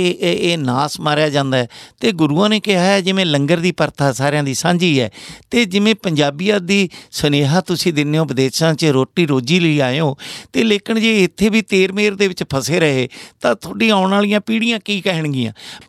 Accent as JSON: {"language": "Punjabi", "town": "Badi", "region": "Punjab", "country": "India", "tie": "born or raised there", "said": "ਬੜੀ ਮੇਰਾ ਪਿੰਡ ਹੈ ਸੰਗਰੂਰ ਜ਼ਿਲ੍ਹੇ 'ਚ"}